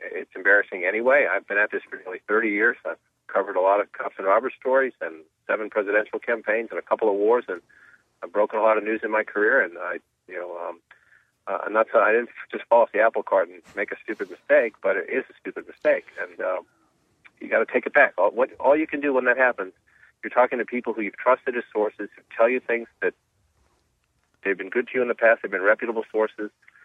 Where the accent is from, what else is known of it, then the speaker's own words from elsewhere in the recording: Boston, Massachusetts, United States; I grew up in Dorchester. I got a son at Boston College. All of my siblings are spread out around the Boston area. So it's personal because it's home.